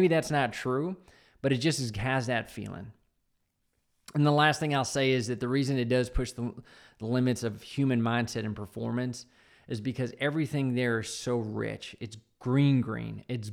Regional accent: Texas, United States; I'm a Texan, and I'll tell you, I'm proud of how big our state is.

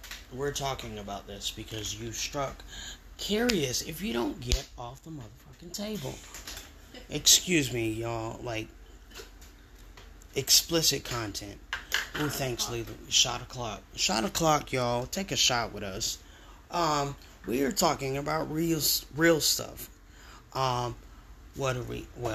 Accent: Arizona, United States; So growing up in Arizona, I dealt with a lot of white people.

